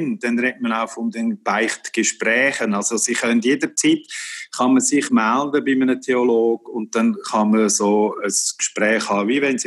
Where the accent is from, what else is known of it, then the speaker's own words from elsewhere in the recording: Lucerne, Switzerland; now in Winterthur, Switzerland; Nein, wir sind im 67 von Luzern hergekommen.